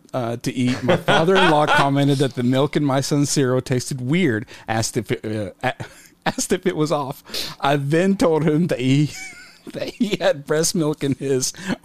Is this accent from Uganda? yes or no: no; Mexico; accent: Mexican; I hate my Mexican accent. I'm not going to do it.